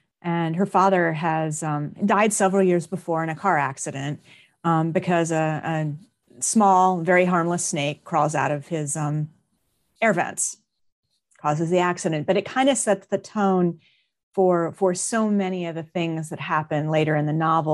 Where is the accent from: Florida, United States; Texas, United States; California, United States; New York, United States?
Florida, United States; Miami; So I was born in South Florida and Miami, and lived, you know, lived everywhere from urban areas to very rural areas.